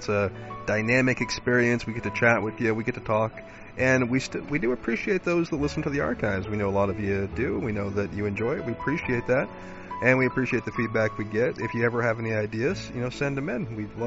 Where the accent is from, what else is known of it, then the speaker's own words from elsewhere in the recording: Deadwood, South Dakota, United States; born there; Yeah, I was born in Deadwood.